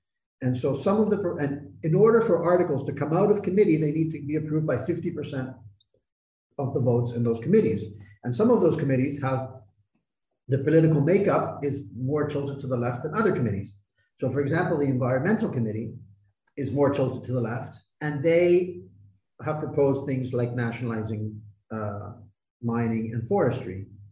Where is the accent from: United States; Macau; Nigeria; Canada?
Canada; I mean, I grew up in Canada, right?